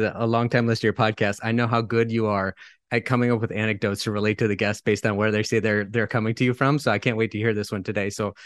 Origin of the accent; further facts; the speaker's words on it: Michigan, United States; now in Napa, United States; So I grew up in Michigan, have lived all over the US, all over the world